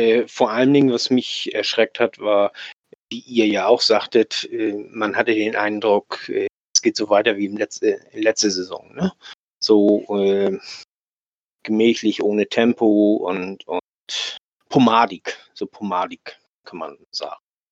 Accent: Hamburg, Germany; Bei uns in Hamburg, weißt du, wenn einer mal ein bisschen was kann, dann wird er gleich hochgejubelt

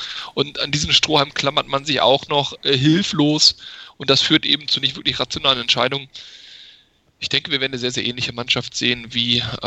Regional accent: Hanover, Lower Saxony, Germany; die Personale Schmadtke kann ich als Hannoveraner auch, ich sag mal, mit einem lachenden und einem weinenden Auge sehen.

